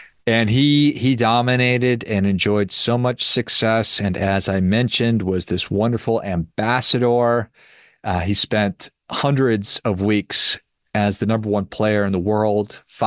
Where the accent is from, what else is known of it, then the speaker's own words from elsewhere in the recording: Duluth, Minnesota, United States; And somewhat odd because I grew up in Duluth, Minnesota